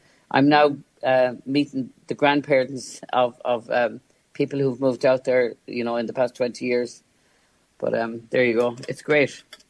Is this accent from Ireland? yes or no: yes; Ulster, Ireland; I'm from Donegal originally.